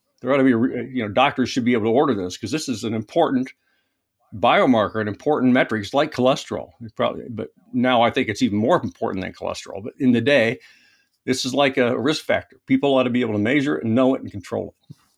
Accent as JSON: {"language": "English", "town": "Kansas City", "region": "Missouri", "country": "United States", "tie": "born or raised there", "also_born_or_lived": "Oregon", "said": "was all primarily in Oregon and in Kansas City, where I moved after I left Oregon. Kansas City is my hometown, so it was going back home."}